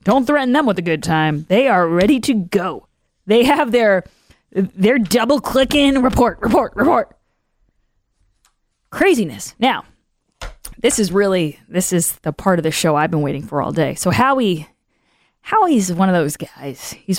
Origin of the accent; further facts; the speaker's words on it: Milton, Massachusetts, United States; a Facebook group that's dedicated to my hometown, Milton, Massachusetts.